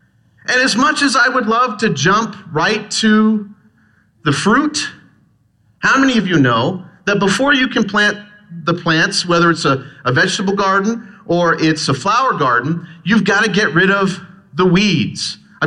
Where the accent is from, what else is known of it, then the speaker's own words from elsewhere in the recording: Pennsylvania, United States; Now, where I grew up in Pennsylvania, the German family that I had, the Germans are a part of my family, they did actually harvest dandelion and they made salad.